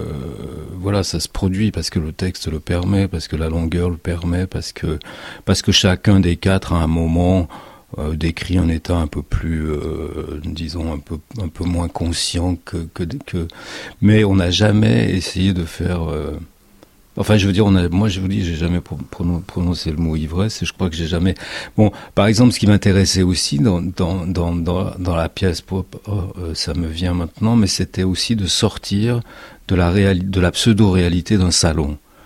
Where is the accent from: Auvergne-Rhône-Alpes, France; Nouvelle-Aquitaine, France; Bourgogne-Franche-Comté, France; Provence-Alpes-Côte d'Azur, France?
Auvergne-Rhône-Alpes, France; Saint-Étienne; now in Paris, France; Non, je suis stéphanois, au contraire.